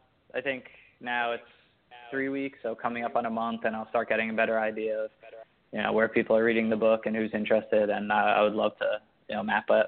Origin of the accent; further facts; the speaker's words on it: New York, United States; and then I had one in my hometown, actually on Long Island, which was really cool.